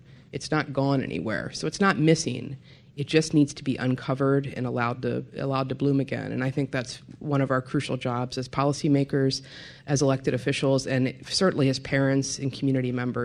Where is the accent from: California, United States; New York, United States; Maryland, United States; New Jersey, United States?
Maryland, United States; I'm from Frederick County, and we're the biggest county in the state of Maryland geographically.